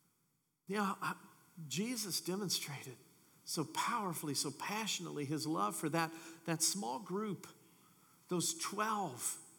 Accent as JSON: {"language": "English", "region": "Kentucky", "country": "United States", "said": "And I get, being from Kentucky, you know, when you start traveling, it comes with a lot of jokes, believe you me."}